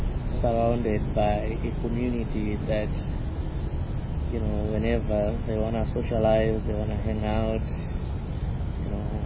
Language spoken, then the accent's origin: English; Zimbabwe; I'm from Zimbabwe, South